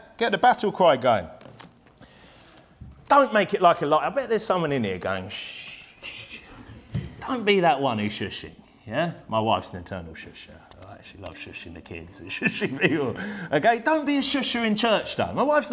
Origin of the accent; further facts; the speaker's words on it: United Kingdom; Yeah, and I know we're British here. I know we're slightly different, yeah?